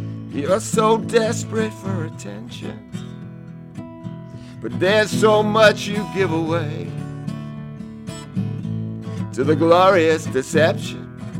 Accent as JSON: {"language": "English", "town": "Brooklyn", "region": "New York", "country": "United States", "tie": "born or raised there", "said": "When I was a kid growing up in Brooklyn"}